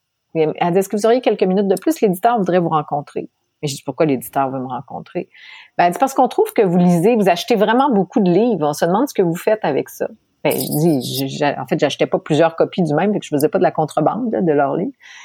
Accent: Quebec, Canada; accent: Quebec French; T'imagines, moi, mon accent québécois, c'était compliqué au début, là.

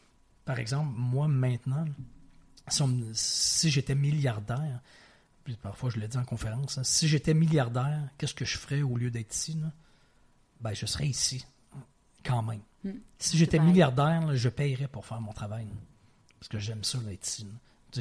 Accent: Quebec City, Quebec, Canada; Parce que moi et ma femme, on vient les deux de Québec et nos familles étaient à Québec.

